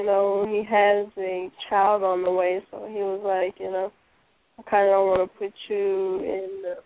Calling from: Georgia, United States; I'm calling from Georgia.

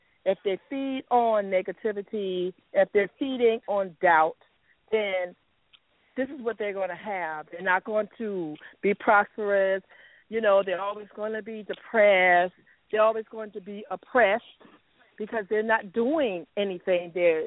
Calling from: Jacksonville, United States; I'm calling from Jacksonville.

